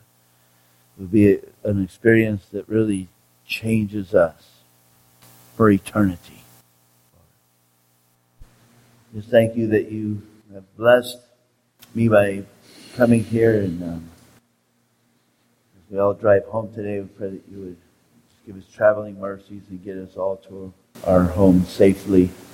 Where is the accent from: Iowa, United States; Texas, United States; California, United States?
California, United States; I'm from California. I got two girls.